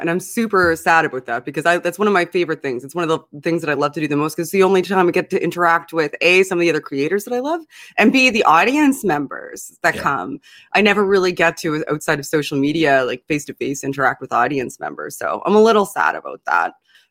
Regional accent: Canada; I'm Canadian, Matt.

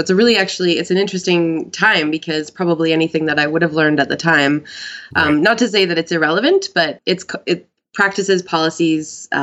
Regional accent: Ontario, Canada; born there; also born or lived in Alberta; No, I was born in Manitowoc, Ontario, in the Northwest.

